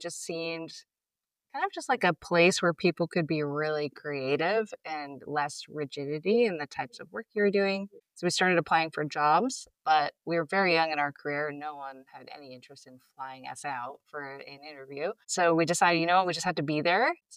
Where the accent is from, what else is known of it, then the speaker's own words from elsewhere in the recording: Northeast, United States; at least where I'm from the Northeast.